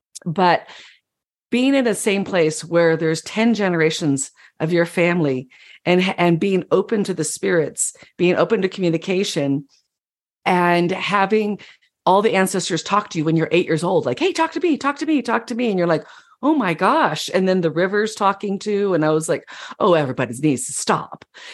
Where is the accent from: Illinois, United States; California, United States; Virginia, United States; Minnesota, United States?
California, United States; because I grew up in Orange County where I was 10th generation to live there. Our family had arrived in the late 1700s.